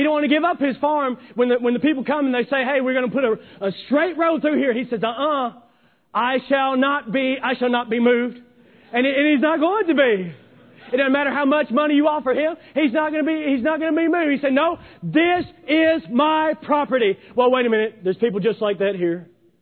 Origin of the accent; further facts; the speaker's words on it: Kentucky, United States; Growing up in Kentucky, there's all kinds of crooked paths in Kentucky.